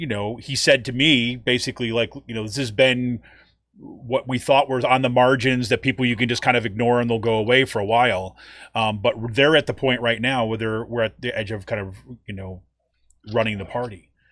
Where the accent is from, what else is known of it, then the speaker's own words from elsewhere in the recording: Utica, New York, United States; now in Pennsylvania, United States; I'm not from Pennsylvania, right? I'm from kind of central New York. I'm from Utica, New York.